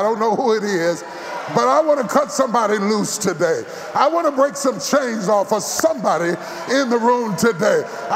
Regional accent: the South, United States; I'm a Southerner. I only eat Southern cooking.

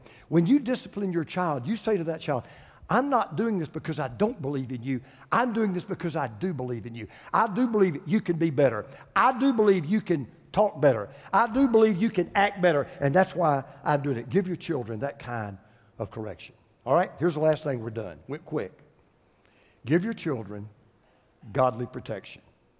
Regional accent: Oakwood, United States; I mean, I grew up in Oakwood. We really had a Floyd the barber and we had an Otis the drunk.

